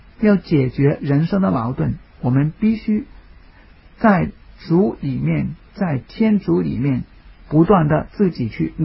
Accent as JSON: {"language": "Chinese", "country": "China", "said": "我们中国人讲天命之谓性，衰性之谓道，修道之谓教"}